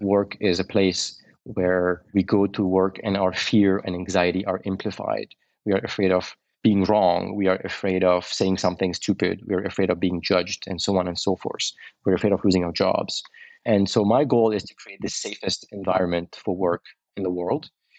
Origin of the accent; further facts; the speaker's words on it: Beirut, Beirut Governorate, Lebanon; Yeah, I was born in 1980 in Beirut. This was in the middle of the civil war.